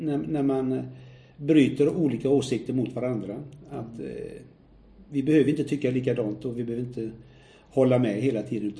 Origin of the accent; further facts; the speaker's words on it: Mölndal, Västra Götaland County, Sweden; Jag tycker att jag pratar väldigt bra rikssvenska numera. Mm. Gotländska försöker man inte på ens, i och med att jag inte är gotlänning. Men jag kommer från västkusten.